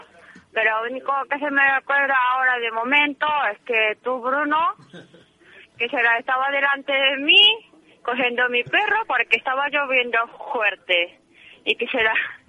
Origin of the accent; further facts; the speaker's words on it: Catalonia, Spain; que yo soy catalana